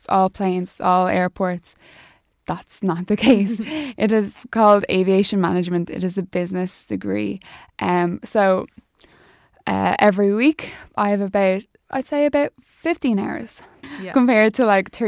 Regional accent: Santry, County Dublin, Ireland; So I'm from Santry, so it's like a 10-minute walk from my house, which is absolutely perfect.

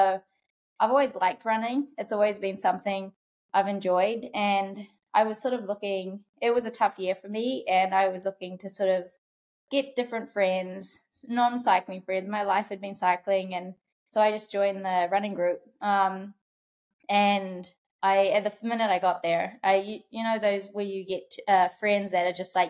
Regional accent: New Zealand; moved away as an adult; now in United States; moved to America from New Zealand. I'm originally from New Zealand in 2011

